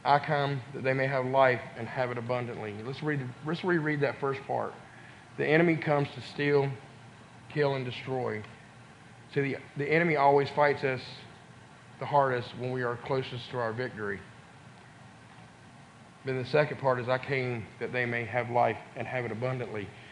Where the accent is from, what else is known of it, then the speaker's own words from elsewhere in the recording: Bonaire, Georgia, United States; because I'm from Bonaire.